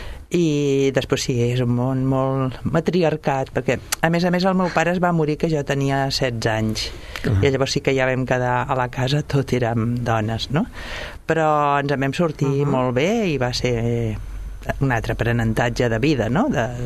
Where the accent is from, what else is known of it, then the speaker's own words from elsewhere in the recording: Sabadell, Catalonia, Spain; born there; Doncs a Sabadell.